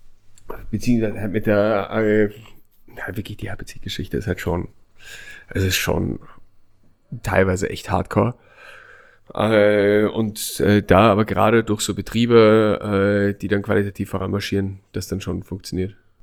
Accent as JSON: {"language": "German", "region": "Salzburg", "country": "Austria", "said": "Ich komme aus Salzburg"}